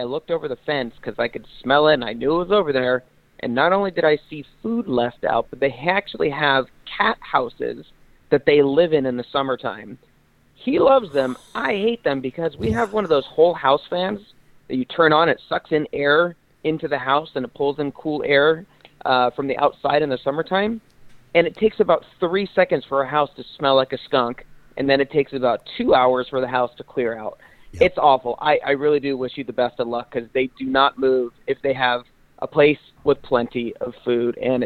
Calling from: San Diego, California, United States; I'm calling from San Diego

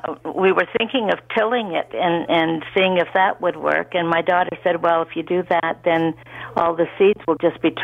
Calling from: Pickering, Ontario, Canada; I'm from Pickering, and I'm a senior.

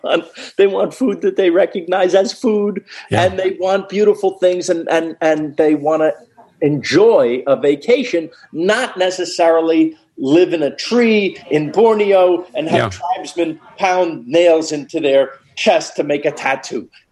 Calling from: Chicago, Illinois, United States; Well, I'm watching it from Chicago.

